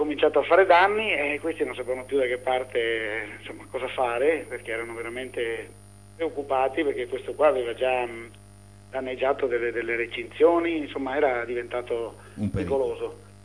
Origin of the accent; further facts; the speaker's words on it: Veneto, Italy; Io sono dei Colli Euganei, siamo a 30 chilometri, insomma.